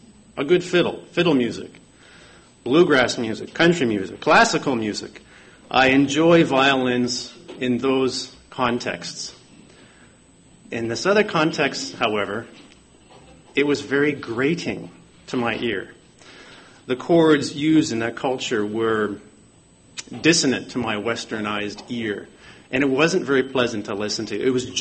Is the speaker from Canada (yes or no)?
yes; Canada; Growing up in Canada, we would spend at least one time every winter